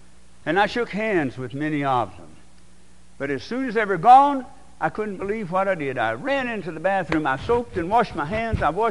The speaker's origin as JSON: {"language": "English", "region": "Arkansas", "country": "United States", "tie": "born or raised there", "said": "In my hometown, little town in Arkansas, about 450 people at least when I grew up, there's four or five churches where I'm not welcome at the Lord's table."}